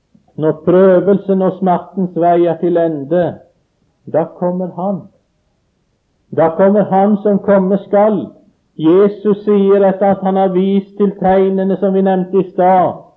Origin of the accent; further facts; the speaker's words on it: Sweden; Norwegian is a second language; Hjemme i Sverige så synger vi en sang som lyder slik.